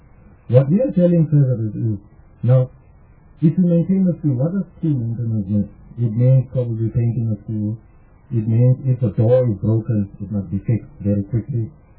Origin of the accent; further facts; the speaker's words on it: Johannesburg, Gauteng, South Africa; Now, I am from Joburg. I'm from there.